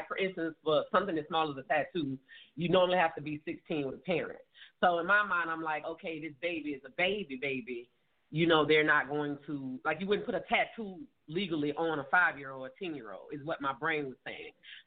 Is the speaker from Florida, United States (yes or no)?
yes; Florida, United States; again, I'm from Florida, so many cases in Florida where children are taken from them